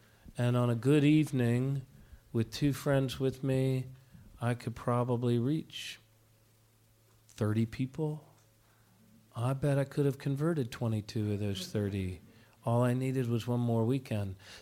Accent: Maryland, United States; I was able to bring as a 27-year-old candidate, unknown in the city of Baltimore, and I grew up in Montgomery County.

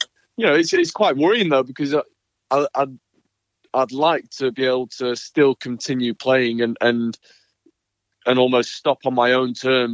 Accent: United Kingdom; as a British player, we didn't have Wimbledon

